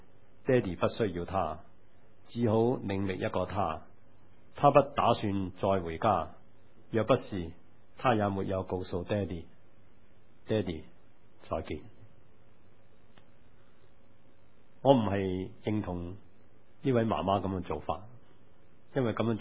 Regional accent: China; 我哋中国人时常都中意讲呢句说话

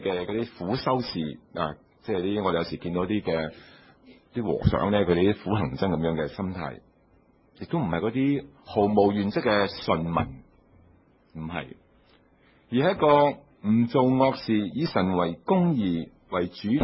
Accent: Guangdong, China; 就好像我们广东人讲话顺德人

